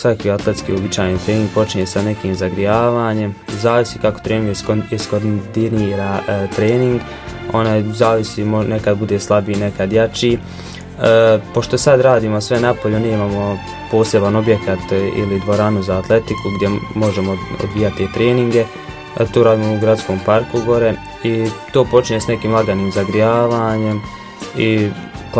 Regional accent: Brčko, Brčko District, Bosnia & Herzegovina; iz Brčkog sam

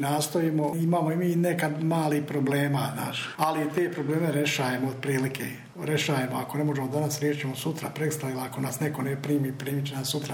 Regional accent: Brčko, Brčko District, Bosnia & Herzegovina; više puta pričamo mi njima kako je kod nas u Brčkom

